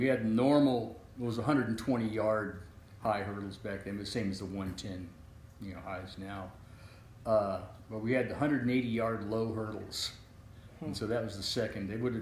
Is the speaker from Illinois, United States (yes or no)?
no; Rogue River, Oregon, United States; I grew up in Rogue River, Oregon.